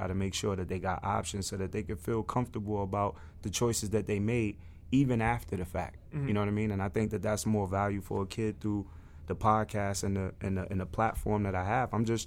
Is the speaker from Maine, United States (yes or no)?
no; New York, United States; I'm just starting with New York because I'm from New York.